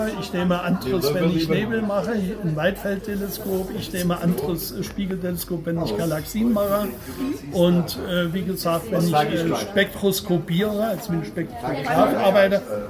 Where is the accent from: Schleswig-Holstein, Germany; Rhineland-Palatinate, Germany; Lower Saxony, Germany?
Rhineland-Palatinate, Germany; ich komme aus Deutschland. Westerwald, sagt euch nichts. Das ist zwischen südlich von Bonn, nördlich von Frankfurt am Main. Das ist ein Riesengebiet, ein Westerwald, das ist ein Naturgebiet. Und dort in einem kleinen Ort, da komme ich her.